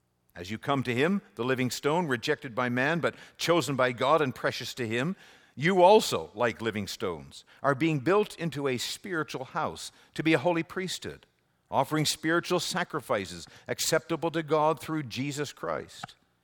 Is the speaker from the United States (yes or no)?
no; Canada; I'm a Canadian, almost as American. Contrary to rumors, my wife's American, I'm a Canadian